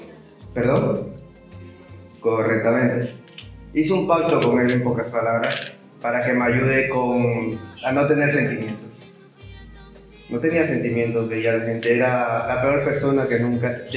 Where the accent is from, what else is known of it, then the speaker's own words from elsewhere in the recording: Ecuador; soy de Ecuador, tengo 29 años